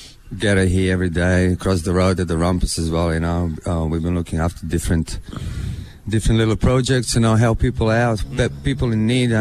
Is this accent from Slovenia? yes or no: yes; Slovenia; now in Brisbane, Australia; I'm from Slovenia originally, which is right next to border with Italy and Austria, right in the mountains.